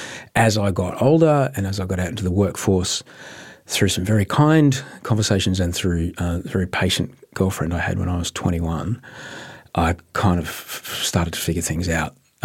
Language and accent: English; Queensland, Australia; I grew up in Queensland. I was at the school of the landed gentry and their doctors and lawyers. My parents were the doctors.